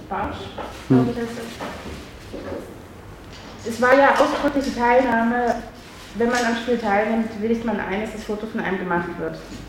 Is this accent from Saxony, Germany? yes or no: yes; Leipzig, Saxony, Germany; ich komme aus Leipzig und bin da auch oft und lange